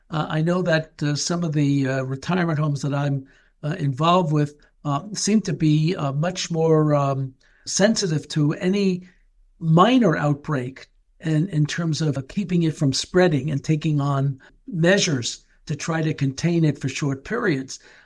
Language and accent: English; United States; being American, I'm very aware of a lot of things in America